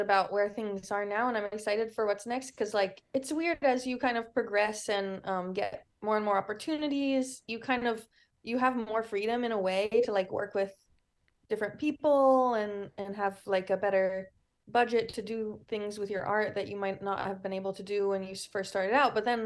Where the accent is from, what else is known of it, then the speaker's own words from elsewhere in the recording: Palo Alto, California, United States; when I was looking up people who were specifically from my hometown, Palo Alto, I read that … had gone to the same high school as me, Palo Alto High.